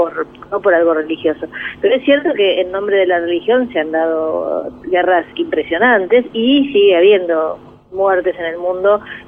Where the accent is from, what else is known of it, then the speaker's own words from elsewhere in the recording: Argentina; yo soy argentina y defiendo mi país y hablo bien de mi país